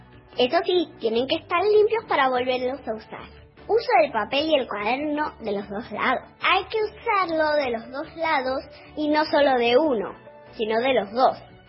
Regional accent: Buenos Aires, Argentina; soy de la Capital Federal.

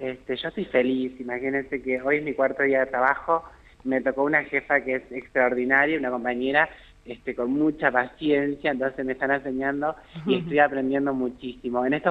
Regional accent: San Antonio Este, Río Negro, Argentina; Yo soy de San Antonio Este.

